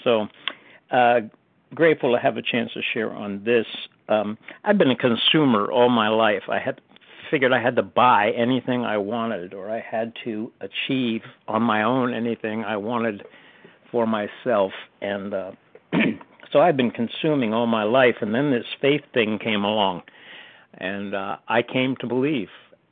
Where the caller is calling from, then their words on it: North Carolina, United States; Good morning, Kelly. … calling from North Carolina. Glad to be here.